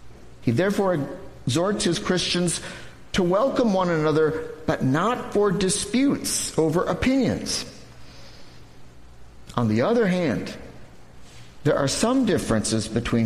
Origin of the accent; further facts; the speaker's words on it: United States; taken on a new form right here in our own backyard in the United States. Today there is a mosque in my hometown, and I have personally known Buddhists and Hindus.